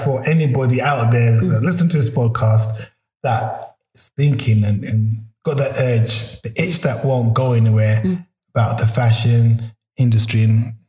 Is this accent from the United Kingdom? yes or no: yes; London, United Kingdom; Growing up in South London, I'm digressing because it's a conversation.